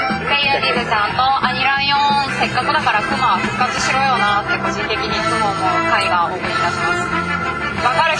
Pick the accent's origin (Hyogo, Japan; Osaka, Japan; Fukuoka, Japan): Hyogo, Japan; also born or lived in Tokyo; 私兵庫県です、半分だけ。半分東京。だから親戚も向こう多いですよ。